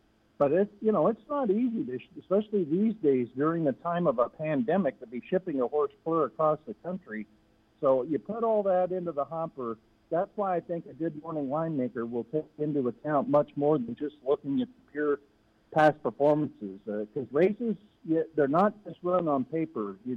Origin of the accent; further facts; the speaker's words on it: Spokane, Washington, United States; He won a training title at the track of my hometown, Playfair Racecourse in Spokane.